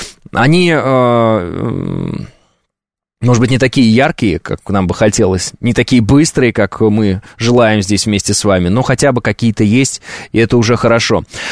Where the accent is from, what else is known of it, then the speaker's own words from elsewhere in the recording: Kazakhstan; born there; Я просто сам родился в Казахстане и примерно себе представляю.